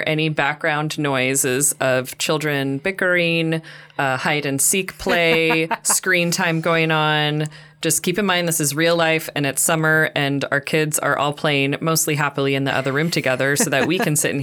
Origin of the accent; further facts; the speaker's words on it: Portland, Oregon, United States; We are home cooks from Portland, Oregon.